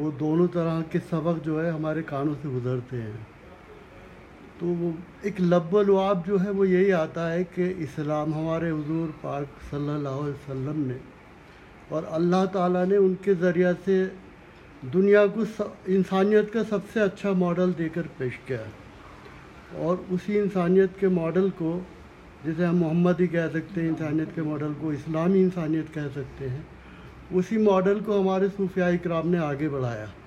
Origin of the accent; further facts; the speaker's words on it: Umri Kalan, Uttar Pradesh, India; اور میں بابا فرید شکرین صاحب کی بسائی ہوئی بستی عمری کلاں ضلع مراد آباد سے تعلق رکھتا ہوں. اور جہاں میں پیدا ہوا وہاں تو ایسا ماحول ہے کہ ایک طرف صوفزم والے ہیں, ایک طرف دیوبند والے ہیں